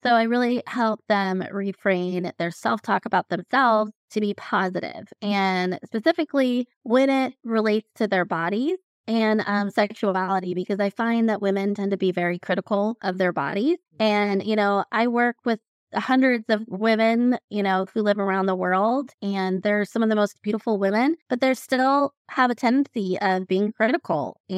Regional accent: Colorado, United States; I am from Colorado, so speaking of cold, it definitely gets cold there, and we're finally getting out of our cold season into spring

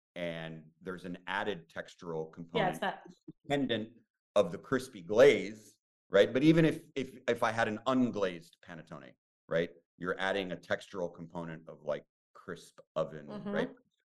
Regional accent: United States; And growing up in the States, right? Like I love pie, apple, pumpkin, pecan, love all three.

